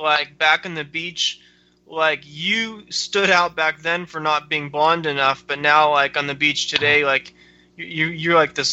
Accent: Los Angeles, California, United States; And I grew up in that area, too. Not in Santa Monica, but in, Westwood and Brentwood.

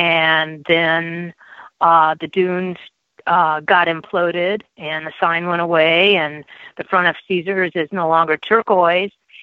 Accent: Las Vegas, Nevada, United States; I grew up in Las Vegas during that magical period, the 1960s through the early 1970s, when it was the entertainment capital of the world.

